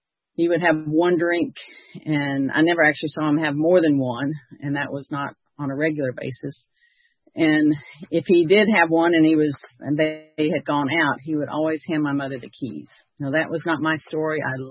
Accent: Chattanooga, Tennessee, United States; I grew up in Chattanooga, and there was a bar you could go to.

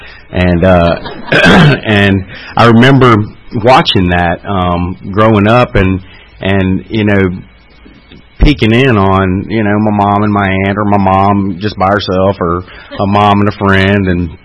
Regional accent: Denham Springs, Louisiana, United States; I grew up in Denham Springs. I was 6 years old, and my parents divorced.

